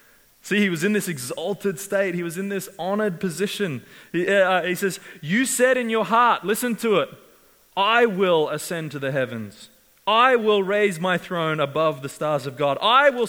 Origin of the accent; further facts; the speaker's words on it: New Zealand; We're Kiwis. We're from New Zealand. Pride's not our thing.